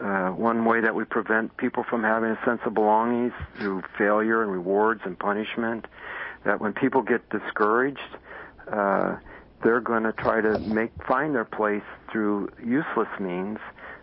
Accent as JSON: {"language": "English", "region": "Midwest", "country": "United States", "tie": "born or raised there", "said": "I grew up in the Midwest and out on the farms, and we'd have cellars."}